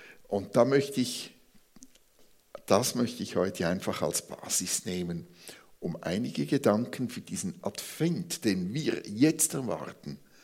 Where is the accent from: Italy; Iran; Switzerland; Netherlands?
Switzerland; vor allem wir als Schweizer, die so gerne alles ganz genau gewusst hätten.